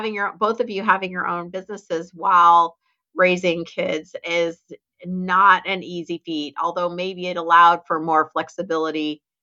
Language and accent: English; Fairbanks, Alaska, United States; I grew up in Fairbanks, Alaska.